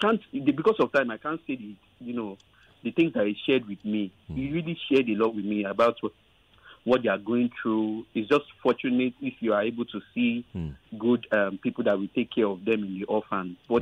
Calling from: Ikorodu, Lagos, Nigeria; I'm calling from Ikorodu.

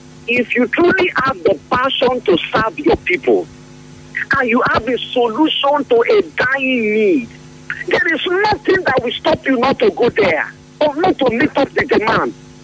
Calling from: Port Harcourt, Rivers, Nigeria; Mr. Zion, I'm calling from Port Harcourt.

